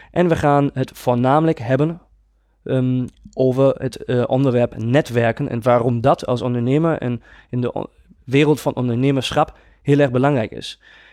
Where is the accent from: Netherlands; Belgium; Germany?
Germany; Dutch is a second language; Ik ben geen Nederlander en ik ga dat gelijk vanaf het begin af aan even duidelijk maken. Ik probeer mijn allerbest om Nederlands te praten, maar ik ben een Duitser.